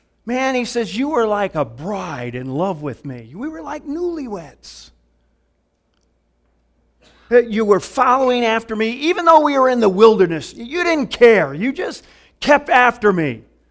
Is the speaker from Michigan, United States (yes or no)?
yes; Michigan, United States; See, I grew up in Michigan, so I get back maybe once every 10 years for something like this.